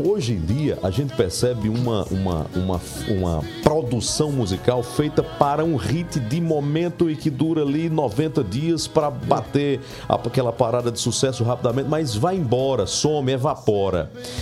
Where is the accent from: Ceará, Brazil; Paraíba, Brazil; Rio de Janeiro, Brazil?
Paraíba, Brazil; Marizópolis; lá na minha adolescência, na República de Marisópolis, 450 quilômetros de João Pessoa